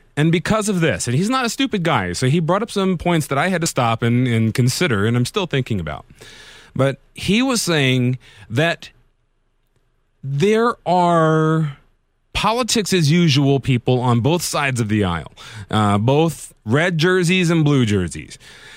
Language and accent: English; Las Vegas, Nevada, United States; right around 9 o'clock in Las Vegas. I'm a little bit biased, but yes, my hometown.